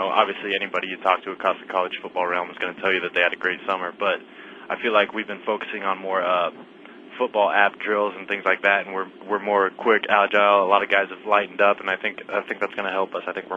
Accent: Nebraska, United States; we kind of talked about growing up in Nebraska as a Husker fan.

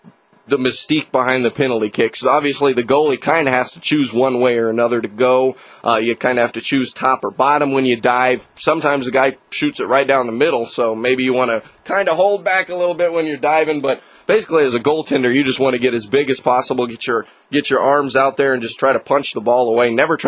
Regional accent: Germany; back when I was younger, growing up in Germany, I played basketball quite a bit.

